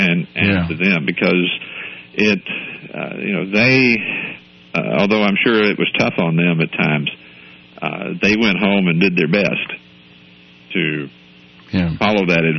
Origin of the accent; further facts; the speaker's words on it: Newton, Mississippi, United States; I'm a native of Mississippi. I was born in Newton, Mississippi, which was named for Isaac Newton.